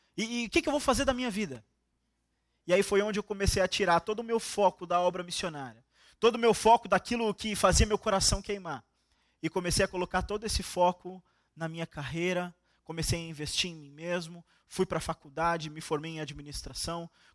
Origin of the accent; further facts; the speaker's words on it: Santos, São Paulo, Brazil; now in Bauru, Brazil; tenho 26 anos de idade, sou da cidade de Santos, mas recentemente me mudei aqui para Bauru, estou morando em Bauru